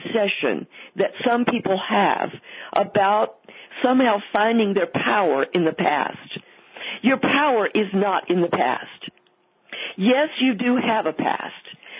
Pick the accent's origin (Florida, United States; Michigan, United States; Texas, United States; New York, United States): Texas, United States; I used to say y'all as a Texan, as a generality